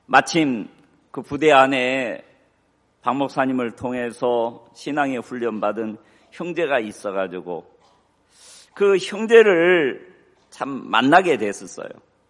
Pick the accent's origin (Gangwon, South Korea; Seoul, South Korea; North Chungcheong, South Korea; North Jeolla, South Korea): North Chungcheong, South Korea; Chungju; 제가 고향이 충주인데 제 고향에서 보면 제천 넘어가는데